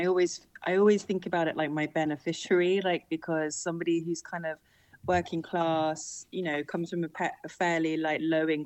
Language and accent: English; London, United Kingdom; It's been great growing up in London. I live in a little council flat actually that I grew up in. So I live in the home that I had when I was three, and my bedroom is still the same bedroom.